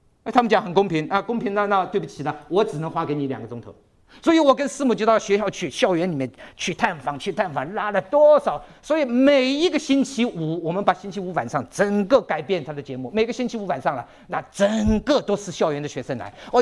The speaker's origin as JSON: {"language": "Chinese", "country": "China", "said": "我们中国人也喜欢吃鱼了"}